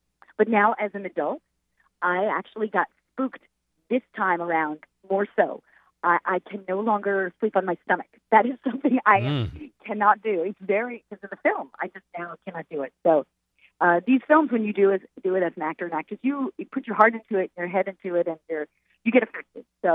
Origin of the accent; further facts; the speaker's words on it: Long Island, New York, United States; I think what gives me an advantage was growing up in Long Island and understanding the people and understanding and being surrounded by people from Long Island.